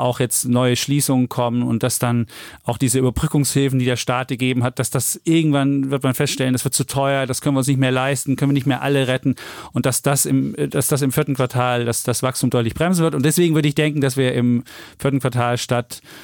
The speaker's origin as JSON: {"language": "German", "town": "Leipzig", "region": "Saxony", "country": "Germany", "said": "Ich komme aus Sachsen, aus Leipzig."}